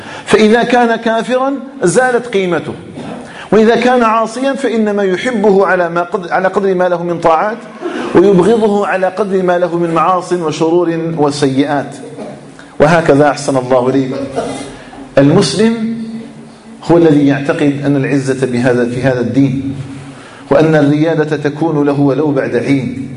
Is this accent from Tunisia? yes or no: no; Algeria; أسأله جل وعلا سبحانه أن يجعل بلدنا الجزائر آمنا مطمئنا